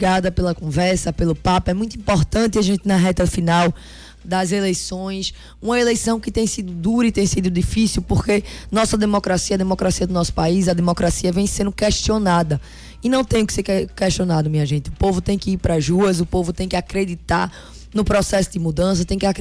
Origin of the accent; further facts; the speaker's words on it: Pernambuco, Brazil; como mulher, como jovem, como pernambucana e como nordestina